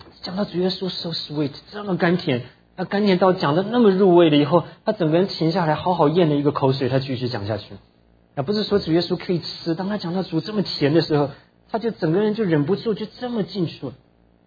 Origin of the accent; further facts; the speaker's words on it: Tainan, Taiwan; 那我们小的时候在台湾住，我住在台南。